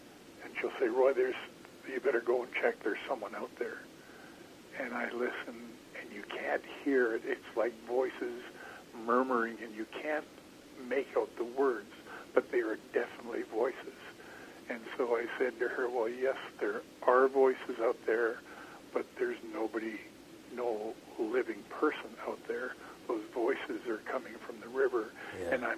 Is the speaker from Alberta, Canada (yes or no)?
no; Kitkatla, British Columbia, Canada; I grew up on the Skeena. I grew up at the mouth of the Skeena in my home village of Kitkatla.